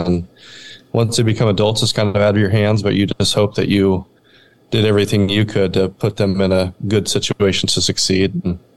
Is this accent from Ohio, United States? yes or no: no; California, United States; also born or lived in Washington; now in Texas, United States; So originally from California, but have spent most of my life in the Northwest.